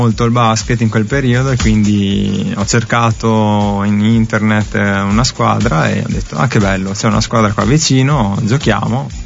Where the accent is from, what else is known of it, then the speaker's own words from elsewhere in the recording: Padua, Veneto, Italy; Io vengo da Padova, esatto.